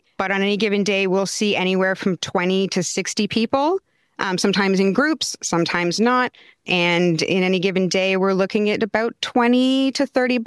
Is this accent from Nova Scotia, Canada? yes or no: no; Thornhill, Ontario, Canada; So usually I tell people Toronto, but this is one of the few communities where I can say that I grew up in Thornhill